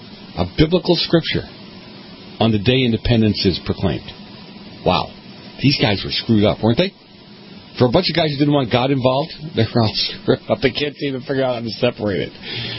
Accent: Boston, Massachusetts, United States; I don't know how you do it. I'm from Boston. I don't know how you do that.

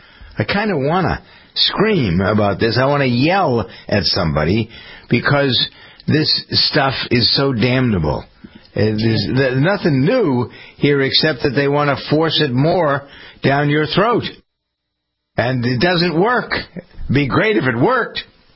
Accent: Framingham, Massachusetts, United States; what happened in my hometown of Framingham, Massachusetts.

